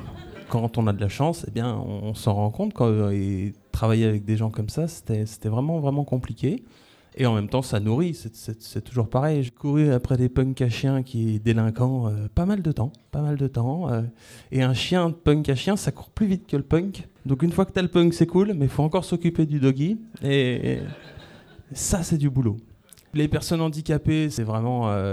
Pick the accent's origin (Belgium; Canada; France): France; Même moi, j'ai eu des phases en tant que Français à arriver dans des pays et puis à faire des réflexions.